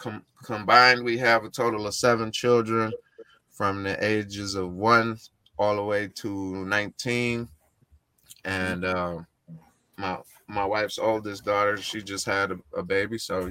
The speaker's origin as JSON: {"language": "English", "town": "Baldwin", "region": "Michigan", "country": "United States", "tie": "born or raised there", "said": "I grew up in West Michigan. In Lake County, little town called Baldwin and Idlewild. Mm-hmm. And I'm very proud of where I grew up from."}